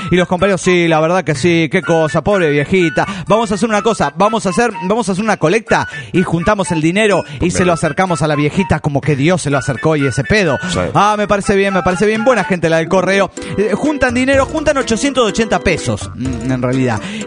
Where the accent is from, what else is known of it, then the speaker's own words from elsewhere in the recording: Cochabamba, Bolivia; Soy juez de Cochabamba, Bolivia.